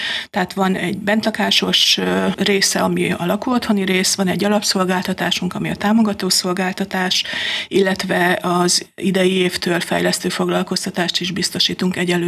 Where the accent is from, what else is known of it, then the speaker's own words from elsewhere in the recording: Vaja, Szabolcs-Szatmár-Bereg, Hungary; Nem vagyok halasi. Én egy Szabolcs-Szatmár-Bereg megyei településről, Vajáról származom